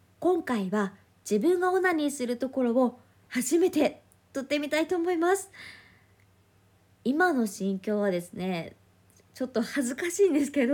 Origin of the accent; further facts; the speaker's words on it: Osaka, Japan; 出身地は大阪で、新人声優です。